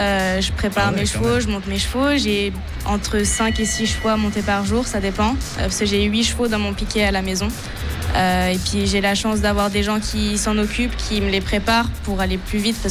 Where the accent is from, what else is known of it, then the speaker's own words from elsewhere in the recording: Geneva, Switzerland; Forcément ils l'annoncent quand on rentre sur la piste qu'on est genevoise, parce que c'est vrai qu'on vient d'à côté